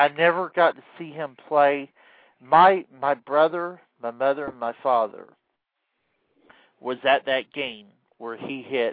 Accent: Atlanta, Georgia, United States; I guess it's because I'm from Atlanta

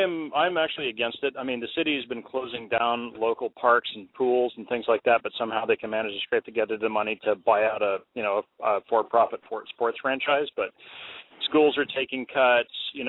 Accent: Sacramento, California, United States; Well, the reason why I say – well, I am from Sacramento, which is actually a fairly moderate, if not conservative, town.

